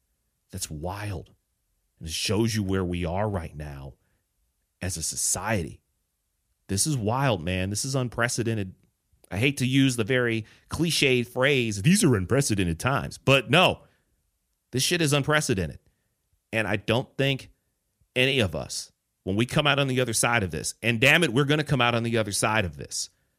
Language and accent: English; Detroit, Michigan, United States; also born or lived in Chicago; I look at a city like Detroit, my hometown. My parents still live in the Detroit area, that concentrated region in southeast Michigan where most of the cases are.